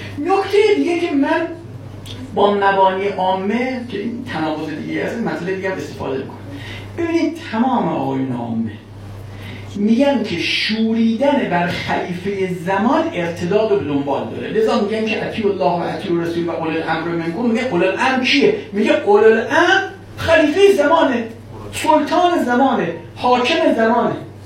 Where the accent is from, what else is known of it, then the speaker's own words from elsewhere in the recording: Iran; گفتم من ایرانی هستم، طلبه هستم.